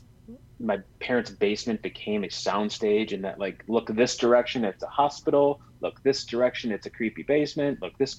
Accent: Green Bay, Wisconsin, United States; And it's, you know, it's down in Milwaukee. I grew up in Green Bay.

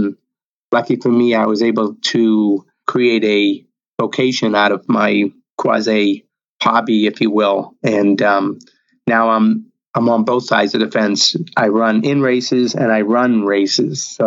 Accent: Medford, Massachusetts, United States; from Medford, Oregon to my hometown of Medford, Mass.

